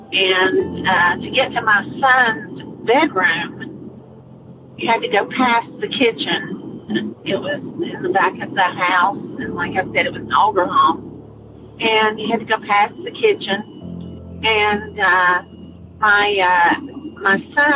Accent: Concord, North Carolina, United States; I'm from Concord, North Carolina.

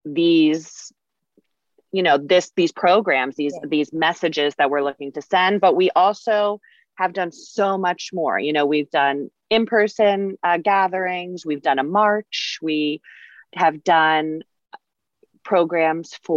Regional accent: Northport, United States; I grew up in Northport and it's a great town and everybody's so nice and our kids would never do that.

